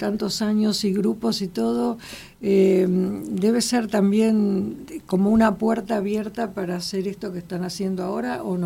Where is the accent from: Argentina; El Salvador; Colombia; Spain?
Argentina; nosotros somos argentinos